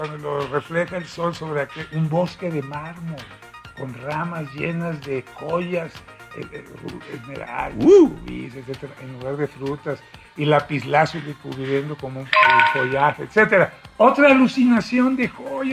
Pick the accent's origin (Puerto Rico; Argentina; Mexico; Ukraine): Mexico; Sinaloa; yo, que soy de Sinaloa, aprendí a beber con cerveza. Hasta que fui a España, aprendí a beber vino.